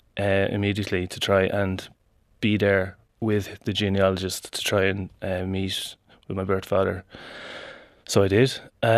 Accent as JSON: {"language": "English", "country": "Ireland", "said": "I'm from Ireland and what I'm about to tell you might shock you. that I was born in 1984."}